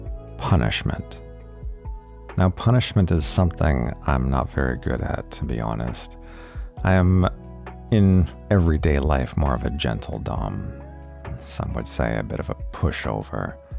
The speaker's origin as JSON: {"language": "English", "country": "Canada", "said": "By saying please is not only polite because I'm Canadian"}